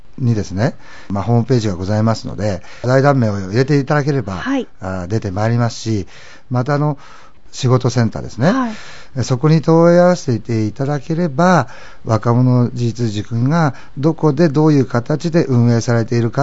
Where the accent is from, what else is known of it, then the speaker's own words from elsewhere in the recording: Chofu, Tokyo, Japan; 私は調布生まれで調布で育ってるんでね、調布の中で何かをこう発信していけるようなねことをしていきたいなと。